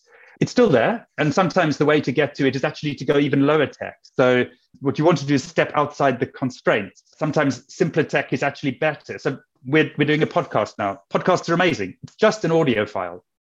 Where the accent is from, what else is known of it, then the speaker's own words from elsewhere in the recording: South Africa; I'm from South Africa. It's where I grew up.